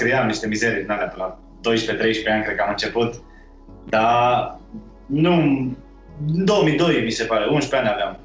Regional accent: Deva, Hunedoara County, Romania; also born or lived in Bucharest; În Deva deloc.

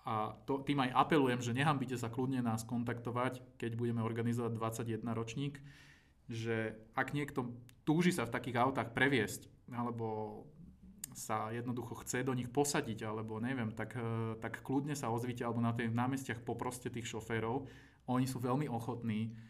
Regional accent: Trnava, Trnava Region, Slovakia; born there; Ja som není z Trnavy, ale narodil som sa tam.

